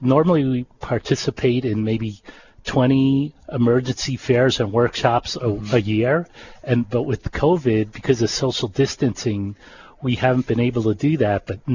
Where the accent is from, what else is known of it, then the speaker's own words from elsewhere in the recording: New York, United States; moved away as an adult; now in Hawaii, United States; Okay, well, I was originally from New York. I came here to Hawaii for graduate school